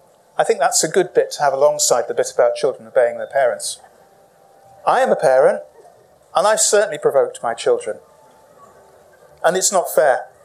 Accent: Bolton, North West England, United Kingdom; I grew up in Bolton. It rains a lot. It's a lovely place. I'm reconciled with Bolton now. I wasn't then.

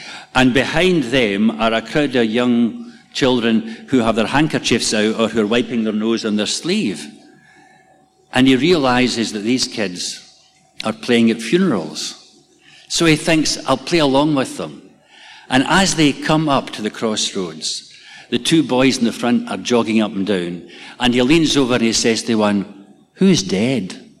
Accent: Kilmarnock, Scotland, United Kingdom; Hurlford's a small village near Kilmarnock, my hometown.

